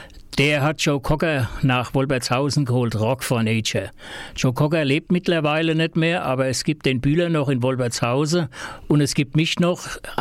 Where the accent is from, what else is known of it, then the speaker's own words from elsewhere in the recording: Baden-Württemberg, Germany; wo kommst du her? Aus Hohenlohe, Sibirien.